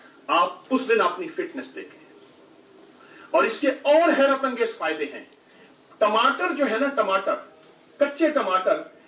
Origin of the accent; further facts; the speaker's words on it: Bahawalpur, Punjab, Pakistan; بہاول پور کا ہوں، ابا اجداد اب بھی وہیں گھر ہے الحمدللہ،